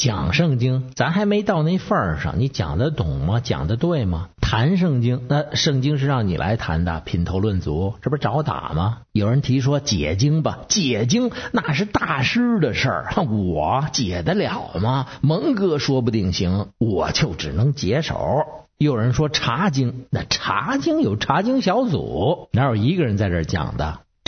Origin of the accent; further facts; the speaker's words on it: Beijing, China; 我们北京人喝茶他就不用杯，就是用碗，